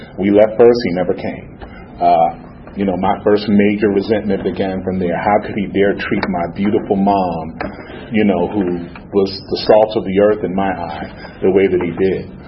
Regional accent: New York, United States; born there; Basically, I was born in New York. Came from a decent family.

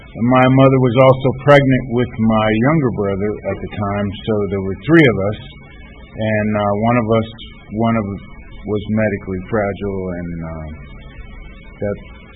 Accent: Los Angeles, California, United States; born there; I was born in Southern California in Los Angeles in the middle of the century.

